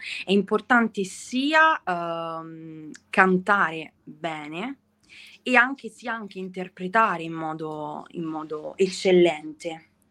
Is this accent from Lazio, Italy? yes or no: yes; Aprilia, Lazio, Italy; now in Rome, Italy; ho 22 anni e vengo da Aprilia, sono nata e cresciuta ad Aprilia e attualmente vivo a Roma.